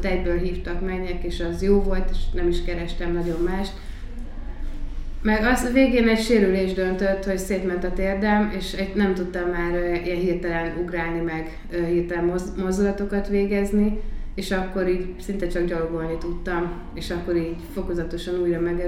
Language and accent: Hungarian; Eger, Heves, Hungary; Én Egerben nőttem fel.